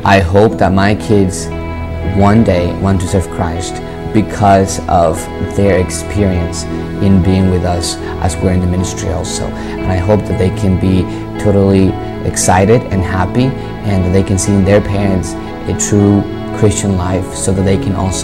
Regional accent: Mexico City, Mexico; I grew up in Mexico City.

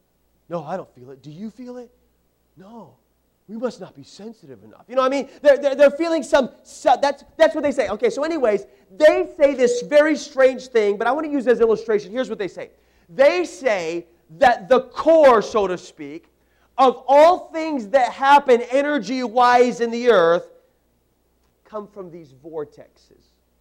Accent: Tucson, Arizona, United States; I grew up in Tucson, Arizona, and in northern Arizona is a place called Slide Rock State Park.

